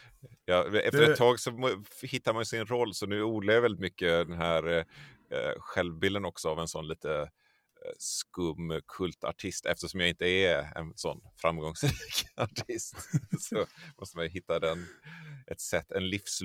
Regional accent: Tollered, Västra Götaland County, Sweden; also born or lived in Borås; född i Borås, vill jag minnas. Men jag har ingen särskild relation till staden Borås. Jag är uppvuxen i ett litet samhälle som heter Tollered. Som ligger strax en bit utanför Göteborg. Det är liksom pendlingsavstånd till Göteborg. Ganska idylliskt.

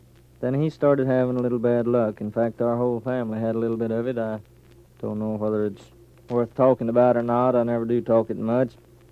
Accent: Okemah, Oklahoma, United States; born there; I was born there on July the 14th, 1912.

